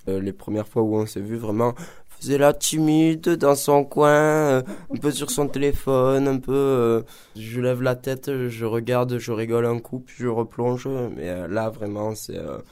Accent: La Tour-sur-Sorgue, Occitanie, France; C'est en Aveyron, c'est à La Tour-sur-Sorgue, dans mon village natal.

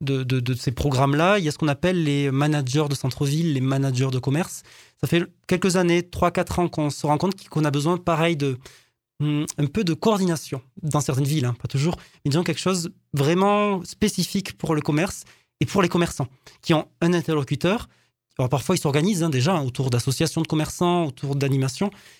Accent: Castres, Occitanie, France; Alors, moi, je suis de Castres, hein, donc je ne suis pas de très loin.

